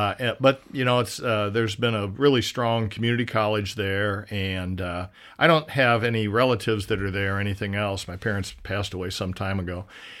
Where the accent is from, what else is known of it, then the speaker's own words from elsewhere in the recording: Ottumwa, Iowa, United States; Well, you know, it's a town then of about 30,000. It's smaller now, and it was the classic kind of town.